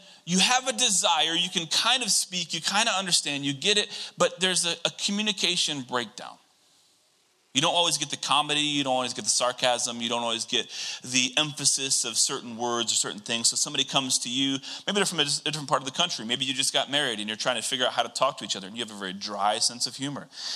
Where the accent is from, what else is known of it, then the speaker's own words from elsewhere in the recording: Iowa, United States; But I have this issue in like when I grow a beard, people automatically think I'm not from Iowa.